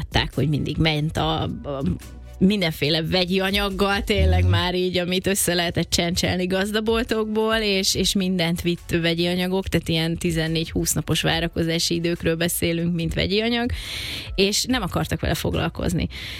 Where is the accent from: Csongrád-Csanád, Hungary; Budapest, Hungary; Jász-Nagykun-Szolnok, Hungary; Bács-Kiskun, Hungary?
Budapest, Hungary; nekünk már a 16. kerületben Sashalmon nőttem föl